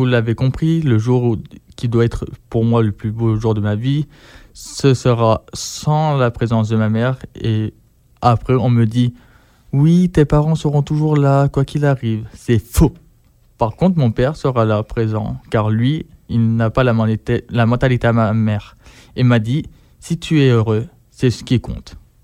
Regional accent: Grenoble, Auvergne-Rhône-Alpes, France; j'ai 25 ans, je suis grenoblois.

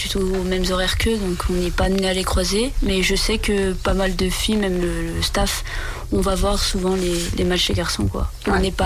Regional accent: Île-de-France, France; also born or lived in Bourges; Je viens de la région parisienne de base.

